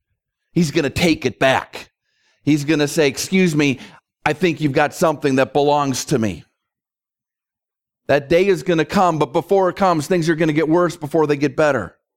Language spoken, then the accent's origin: English; Minnesota, United States; I grew up in Minnesota in the 1970s.